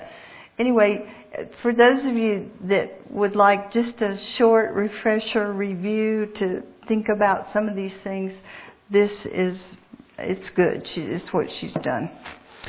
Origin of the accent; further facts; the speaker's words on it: Atlanta, Georgia, United States; born there; Let me tell you a little bit about my life before God saved me. I was born in Atlanta. I'm an only child.